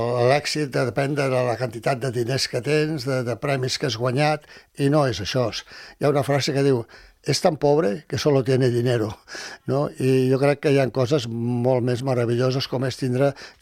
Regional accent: Barcelona, Catalonia, Spain; jo em vaig criar i estudiar a Barcelona, doncs clar, vaig ser educat en castellà. I literàriament doncs, sempre ha sigut castellà. Jo, evidentment, puc escriure cartes amb un amic o una amiga en català, però literàriament em defenso millor en castellà.

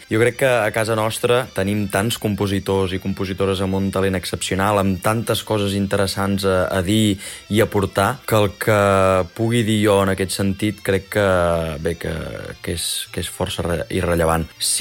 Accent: La Selva del Camp, Catalonia, Spain; Quan era petit, a l'escola del meu poble, a la Selva del Camp

